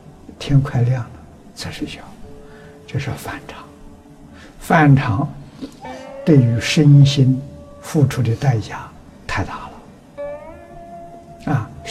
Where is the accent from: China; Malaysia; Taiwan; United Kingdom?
China; 我们中国人讲良心，良心就是佛菩萨，